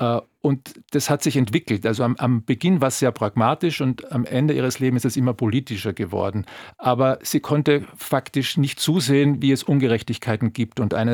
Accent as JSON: {"language": "German", "country": "Austria", "said": "wenn man durch Berlin läuft, als Österreicher offenen Auges"}